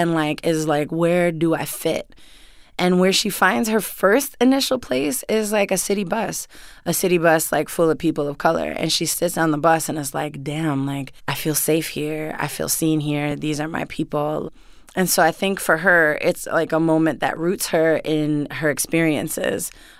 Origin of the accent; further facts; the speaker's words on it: Bronx, New York, United States; So even for me personally, growing up in the Bronx, my parents were like, even if we're sitting outside in front of our house, my father's like, lock the doors.